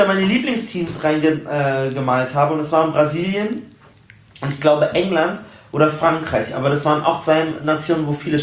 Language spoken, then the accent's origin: German; Germany; Ich bin ein Deutscher.